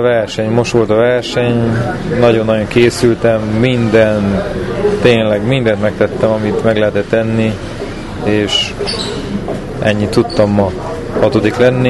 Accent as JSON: {"language": "Hungarian", "region": "Székely Land", "country": "Romania", "said": "büszke vagyok, hogy székely vagyok."}